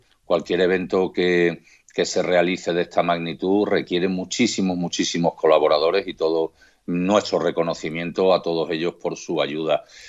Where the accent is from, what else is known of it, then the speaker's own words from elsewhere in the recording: Jerez, Andalusia, Spain; Con mi tierra, Jerez, también es una ciudad grande